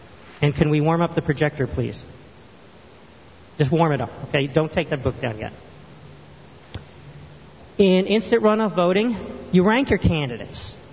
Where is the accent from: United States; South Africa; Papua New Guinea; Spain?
United States; California; Well, I'm from California.